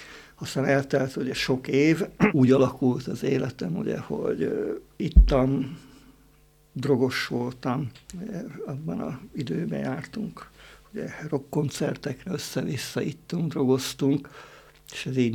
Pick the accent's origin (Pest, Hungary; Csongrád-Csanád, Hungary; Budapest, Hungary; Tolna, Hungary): Csongrád-Csanád, Hungary; Szentes; Én akkor Magyarországról származom, ugye Szentes Csongrád megye, nem messze Szegedtől.